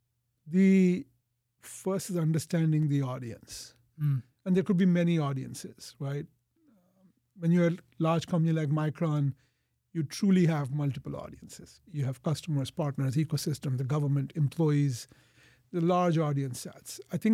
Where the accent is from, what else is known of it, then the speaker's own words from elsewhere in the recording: India; growing up in India, you know, even in the 70s or 80s, your choices of entertainment were pretty limited.